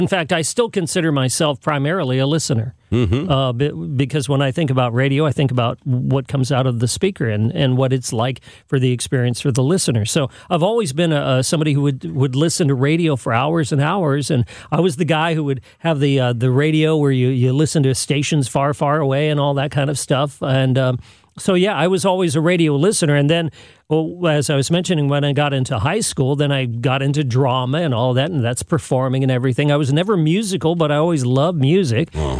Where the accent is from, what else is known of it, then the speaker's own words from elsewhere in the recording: San Jose, California, United States; And I grew up in San Jose, California, in Silicon Valley.